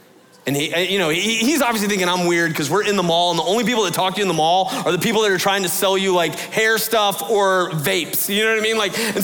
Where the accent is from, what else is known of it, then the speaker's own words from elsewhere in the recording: South Gwinnett, Georgia, United States; I draw a dollar sign for the S because I'm from South Gwinnett.